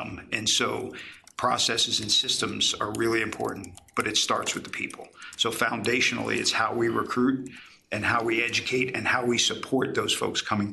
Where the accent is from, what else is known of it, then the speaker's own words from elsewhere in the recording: Philadelphia, Pennsylvania, United States; I came from a big city. I came from Philadelphia, so I wanted to be a big city cop, right?